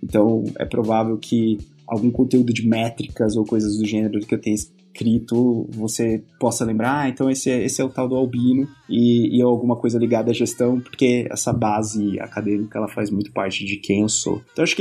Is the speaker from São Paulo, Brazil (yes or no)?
yes; Bauru, São Paulo, Brazil; accent: R puxado; Sou uma pessoa que é natural do interior de São Paulo, então meu sotaque, ele não engana o porquê, né, o R puxado, sou lá de Bauru.